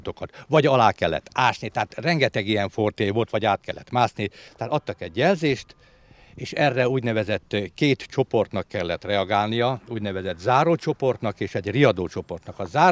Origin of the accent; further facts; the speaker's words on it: Ópusztaszer, Csongrád-Csanád, Hungary; born there; now in Sopronkövesd, Hungary; Én nem vagyok Sopronkövesdi, én ópusztaszeri születésű vagyok, alföldi, és a helyi illetők azt mondták, hogy minimum 25 év kell ahhoz, hogy valaki törzsgyökeressé váljon. Hát egy kicsivel most már többet vagyok itt.